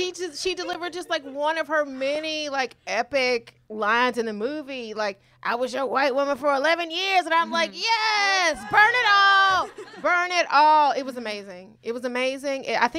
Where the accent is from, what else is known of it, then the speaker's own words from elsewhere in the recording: Atlanta, Georgia, United States; I'm from Atlanta. I did not know. Phoenix is apparently the Atlanta of the Southwest.